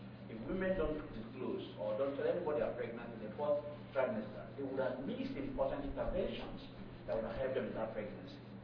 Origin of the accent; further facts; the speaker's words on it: Nigeria; I'm also from Nigeria.